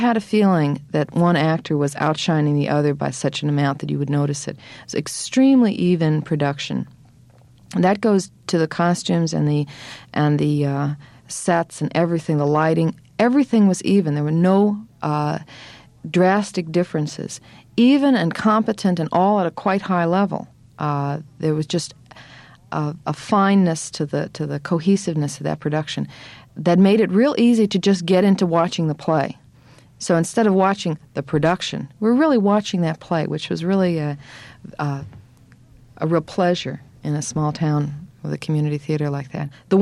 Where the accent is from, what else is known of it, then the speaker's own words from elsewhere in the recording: United States; As an American, you begin to feel like blobs of speech are coming out of your mouth.